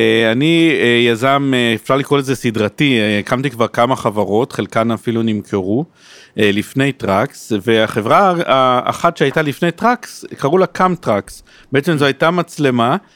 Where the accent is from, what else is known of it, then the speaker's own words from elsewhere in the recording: Tel Aviv, Tel Aviv District, Israel; born there; אני יזם של הייטק, נולדתי פה בתל אביב, וכבר 25 שנה עוסק במקצוע הזה.